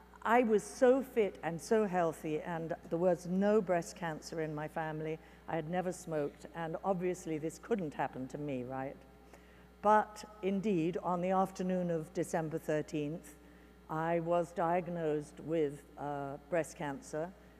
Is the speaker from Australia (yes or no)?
no; England, United Kingdom; You know, I'm English, tea maybe, but not coffee.